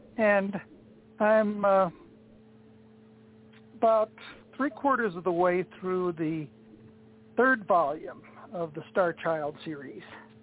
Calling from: Centennial, Colorado, United States; I'm calling from Centennial, Colorado, just south of Denver

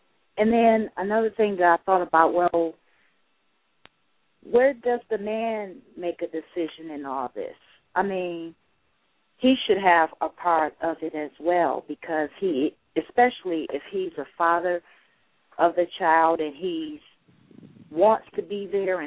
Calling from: Detroit, Michigan, United States

